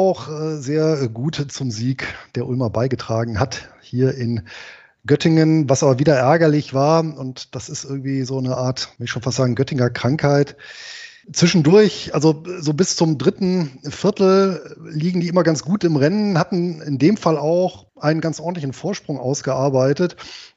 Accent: Galicia, Spain; meine Heimatregion, ich glaube, das hatte ich ja auch schon mal hier gesagt, das ist ja der äußerste Nordwesten Spaniens. Das bergige und recht zerklüftete Galizien, weit abseits der politischen und wirtschaftlichen Zentren des Landes.

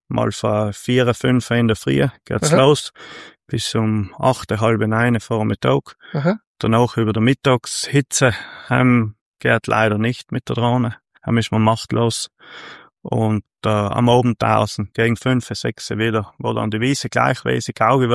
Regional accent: Ofers, Trentino-Alto Adige, Italy; ich bin aufgewachsen in Ofers, ein kleines Dörfel, oberhalb von Brixen.

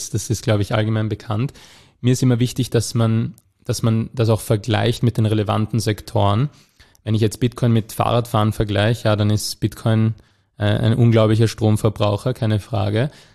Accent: Vienna, Austria; und ich auch als Wiener, dann war das naheliegend, dann gleich in Wien die Firma umzusiedeln

